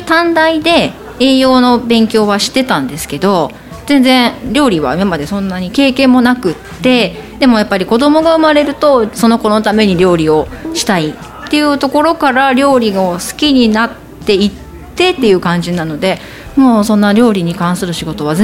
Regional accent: Shimane, Japan; もう生まれてからずっと島根県から出たことはなくて。

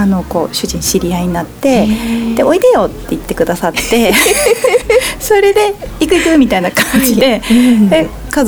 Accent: Matsue, Shimane, Japan; now in Okutama, Japan; 私本当あの島根から出たことなくて、ずっと島根生まれ島根育ちなんですけど、まあ、自然がいっぱいあるというか、まあ、それこそ松江に住んでて、あの今の奥多摩に引っ越してきて

